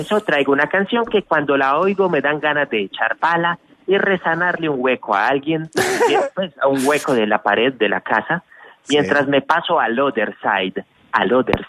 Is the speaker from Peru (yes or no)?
no; Pereira, Risaralda, Colombia; born there; Siempre quise ser de Connecticut, pero nací en The Egyptian Construction, es decir, en La Pirámide, un barrio de acá de Pereira.